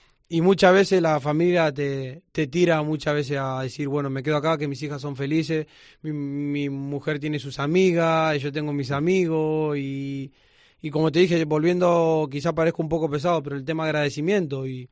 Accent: Argentina; now in Spain; Obvio que yo siendo argentino quiero ir a mi selección y defender mi patria y morir por mi patria

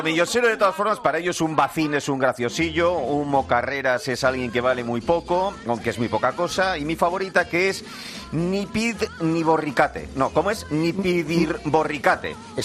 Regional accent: Bilbao, Basque Country, Spain; Yo te hablo como bilbaíno, que es ya en sí mismo también un idioma.

